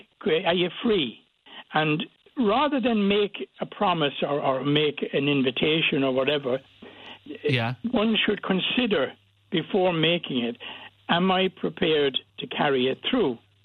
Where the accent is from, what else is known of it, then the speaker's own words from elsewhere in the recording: Ireland; I think we're always, as Irish people, looking to be acceptable.